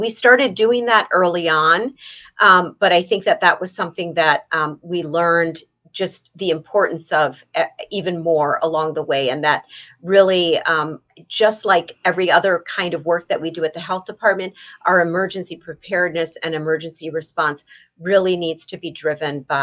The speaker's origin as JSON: {"language": "English", "town": "Columbus", "region": "Ohio", "country": "United States", "tie": "born there", "said": "I was born in Columbus, Ohio."}